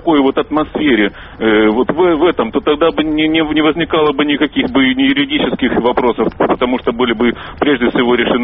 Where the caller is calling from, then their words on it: Taganrog, Rostov Oblast, Russia; Звоню из Таганрога.